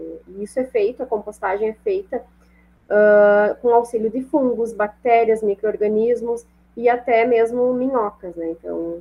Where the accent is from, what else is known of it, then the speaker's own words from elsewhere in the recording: Rio Grande do Sul, Brazil; eu sou gaúcha, então o hábito do gaúcho é tomar chimarrão